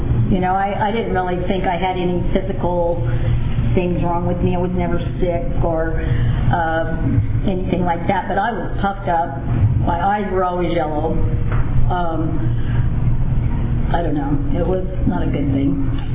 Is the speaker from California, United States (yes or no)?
yes; Visalia, California, United States; I'm an alcoholic, I'm from Visalia. Because I was from out of town.